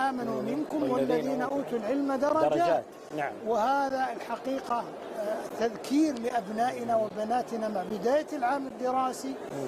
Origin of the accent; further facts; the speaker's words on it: Saudi Arabia; ونحن في بلادنا المملكة العربية السعودية